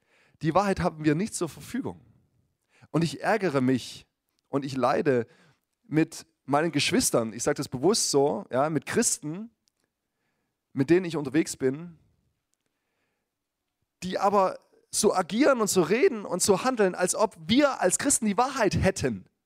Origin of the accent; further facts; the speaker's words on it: Saxony, Germany; ich komme ursprünglich aus Sachsen, aus dem Erzgebirge